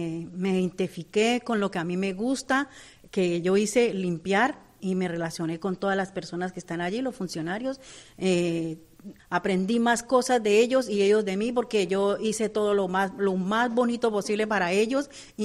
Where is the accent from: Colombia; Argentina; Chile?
Colombia; now in Spain; Soy colombiana.